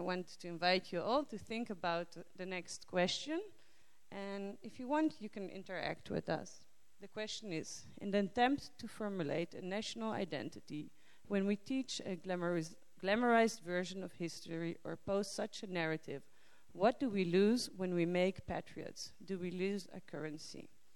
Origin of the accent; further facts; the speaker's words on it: Netherlands; I'm from the Netherlands, and we will talk a little bit about our situation in the Netherlands.